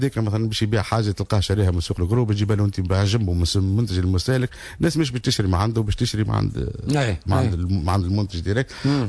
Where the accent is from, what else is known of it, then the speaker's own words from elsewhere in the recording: Sahel, Tunisia; معناتها اني ولد الساحل